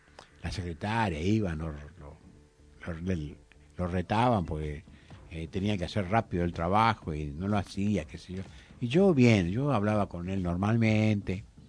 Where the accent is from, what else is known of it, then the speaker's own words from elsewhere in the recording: Paraguay; also born or lived in Chile; yo soy paraguayo. O sea que yo era de un país donde había una dictadura